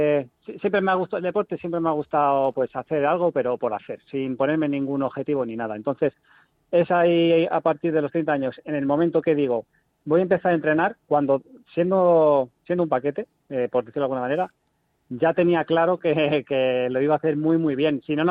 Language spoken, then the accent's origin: Spanish; Alcobendas, Community of Madrid, Spain; Sí, soy de Alcobendas.